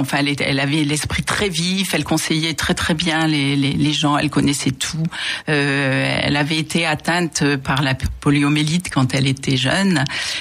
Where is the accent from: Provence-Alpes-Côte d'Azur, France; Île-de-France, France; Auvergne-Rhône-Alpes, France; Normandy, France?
Provence-Alpes-Côte d'Azur, France; Aix-en-Provence; Alors je viens d'Aix-en-Provence. Donc une ville quand même qui fait la part belle à la poésie.